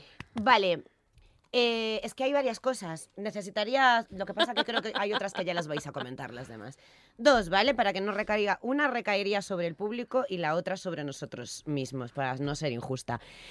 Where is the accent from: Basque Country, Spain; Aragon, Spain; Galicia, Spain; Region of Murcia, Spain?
Galicia, Spain; soy gallega, que no es que me parezca a mí que Galicia es mejor que ningún otro sitio